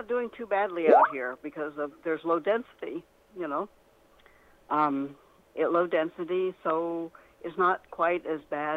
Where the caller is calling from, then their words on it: New York, United States; I'm in New York State. I'm in the burbs.